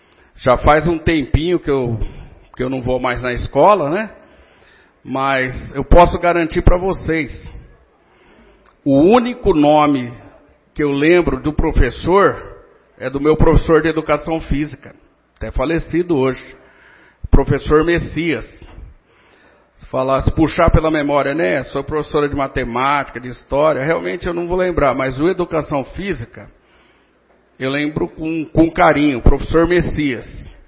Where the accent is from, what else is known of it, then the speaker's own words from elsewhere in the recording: Garça, São Paulo, Brazil; como eu sou de Garça, mas eu tenho o maior orgulho